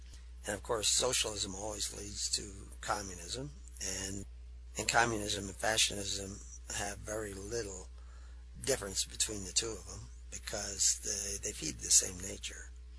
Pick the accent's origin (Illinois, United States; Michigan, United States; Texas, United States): Texas, United States; accent: Texas; also born or lived in California; my Texas accent had mellowed out to more of a California tone.